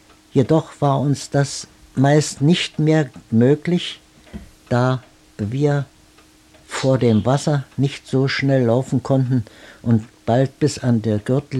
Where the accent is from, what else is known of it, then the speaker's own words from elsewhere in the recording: Berlin, Germany; born there; also born or lived in Aabenraa; Ich bin in Berlin geboren am 30. Mai 1891.